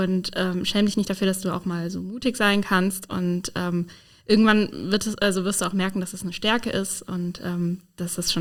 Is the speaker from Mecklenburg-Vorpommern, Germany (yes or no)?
no; Rhineland-Palatinate, Germany; ich komme aus dem Kreis Ahrweiler, das ist im ganzen Norden von Rheinland-Pfalz